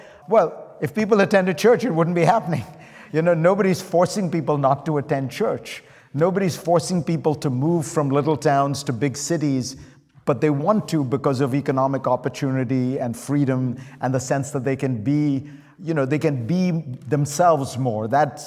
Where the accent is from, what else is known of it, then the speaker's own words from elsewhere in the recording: India; Well, I grew up in India, and I saw a lot of those small, close-knit communities that you're describing.